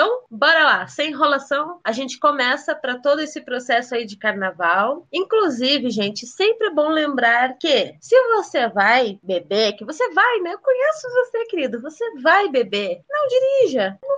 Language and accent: Portuguese; Rio Grande, Rio Grande do Sul, Brazil; Eu e minha família fomos para o carnaval aqui em Rio Grande do Sul, que é a minha cidade natal.